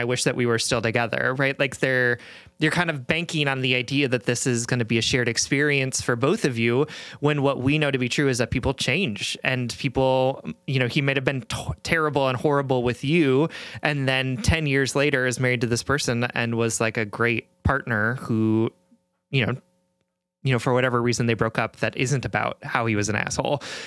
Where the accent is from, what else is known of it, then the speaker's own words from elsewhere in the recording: Midwest, United States; like, to be clear, like I'm a Midwesterner.